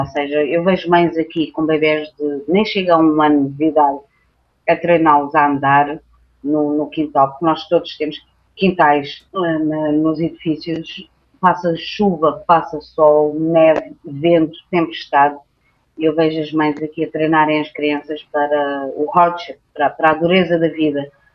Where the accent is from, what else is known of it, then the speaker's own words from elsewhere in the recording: Portugal; also born or lived in Africa; E eu, como sou de Portugal e como sou de África